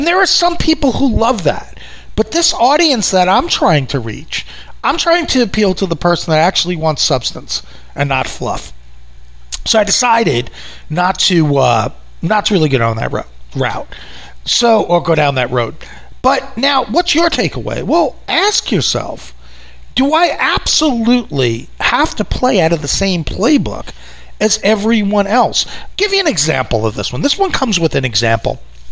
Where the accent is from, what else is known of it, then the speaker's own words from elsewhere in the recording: New York, United States; And I used to think it's because I'm from New York and we're traditionally impatient people